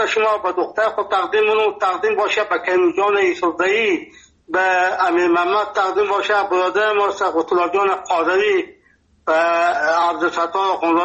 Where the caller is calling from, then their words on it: Nimruz, Afghanistan; دختم ما 50 سال در ولایت نیمروز هسته، اینجا لهجه ما لهجه فارسی هسته، اینجا لفظی ما لهجه بلوچی هسته، اینجا پشتو گپ میزنه.